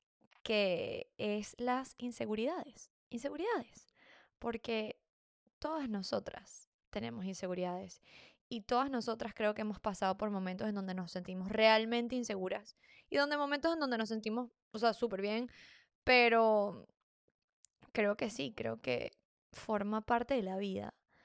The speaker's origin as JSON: {"language": "Spanish", "country": "Venezuela", "said": "en Venezuela, de donde yo soy, hay demasiada competitividad física entre las mujeres"}